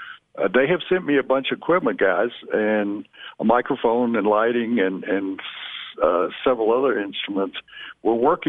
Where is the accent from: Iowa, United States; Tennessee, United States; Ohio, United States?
Tennessee, United States; Memphis; when I was growing up in Memphis watching the old Memphis Chickasaws and Chicks, Memphis Chicks, yep.